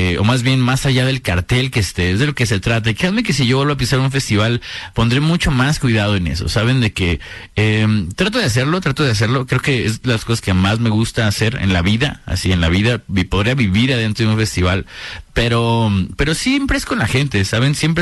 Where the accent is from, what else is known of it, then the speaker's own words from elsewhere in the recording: Guadalajara, Jalisco, Mexico; Tapatíos siendo tapatíos siempre de pues que somos curadores